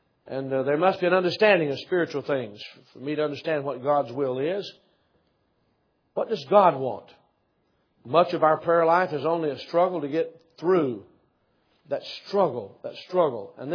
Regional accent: Maryville, Tennessee, United States; Where Kroger's is now in my hometown of Maryville, Tennessee.

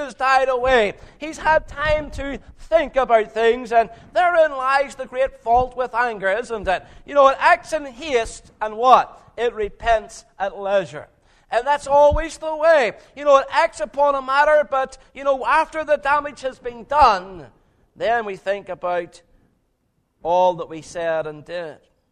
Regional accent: Northern Ireland, United Kingdom; Growing up in Northern Ireland throughout the Troubles

